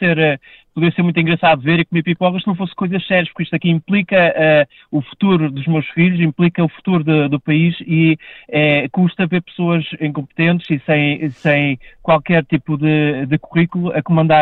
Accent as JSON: {"language": "Portuguese", "region": "Braga", "country": "Portugal", "said": "eu sou aqui de Braga e conheço bem aqui a realidade"}